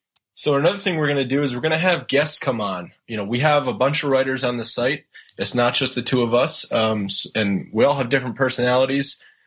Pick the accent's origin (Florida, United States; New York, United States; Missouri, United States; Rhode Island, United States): Rhode Island, United States; I grew up in Rhode Island